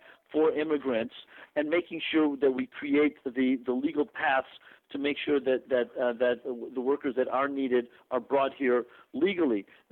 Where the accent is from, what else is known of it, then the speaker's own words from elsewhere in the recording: Chicago, Illinois, United States; now in Los Angeles, United States; you know, I grew up in Chicago. I got my education there and did union organizing in Chicago.